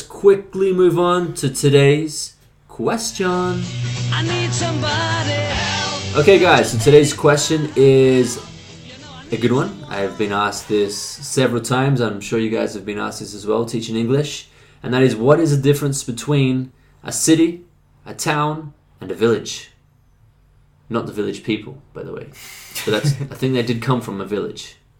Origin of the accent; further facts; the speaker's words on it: Perth, Western Australia, Australia; now in Santiago, Philippines; Like, I'm from Perth City. We are in Santiago City right now.